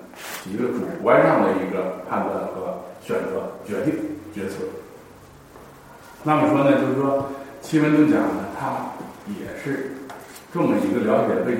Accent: China; 我们中国人是什么呢？

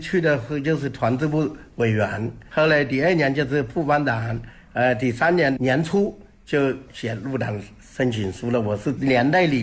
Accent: Yiwu, Zhejiang, China; 我们是义乌人，

